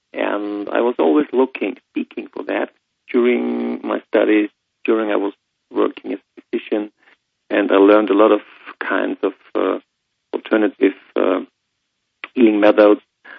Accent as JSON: {"language": "English", "town": "Linz", "region": "Upper Austria", "country": "Austria", "tie": "born or raised there", "second_language": "English", "said": "community leader of a community near my hometown in Linz called me"}